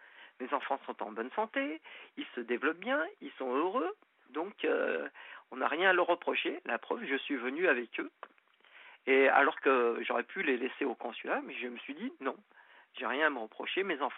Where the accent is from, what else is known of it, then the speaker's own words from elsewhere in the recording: France; born there; je suis algérien, même si je suis né en France.